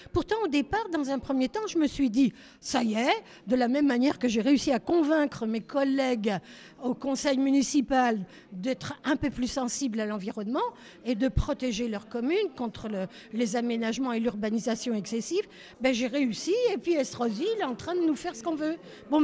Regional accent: Nice, Provence-Alpes-Côte d'Azur, France; born there; Je suis née à Nice, j'habite la Gaude

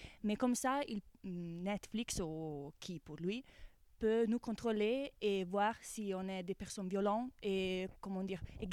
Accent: Livorno, Tuscany, Italy; French is a second language; now in Nice, France; je suis une stagiaire italienne, je viens de la Toscane, de l'Italie, non, près de Florence, de Livorno, et je suis ici pour faire un stage dans le Théâtre National de Nice.

